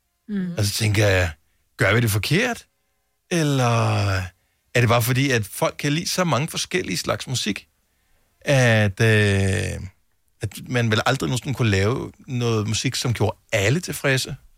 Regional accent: Region of Southern Denmark, Denmark; Selv som fynbo.

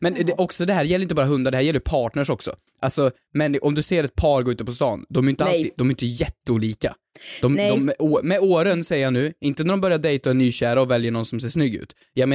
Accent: Värmland, Sweden; Jag hade en granne, eller hemma i Värmland

